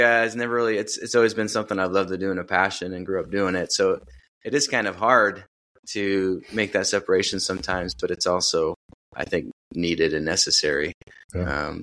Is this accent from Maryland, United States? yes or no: no; Michigan, United States; also born or lived in Indiana; And then moved back to Michigan from Indiana. I'm from Michigan in 2014.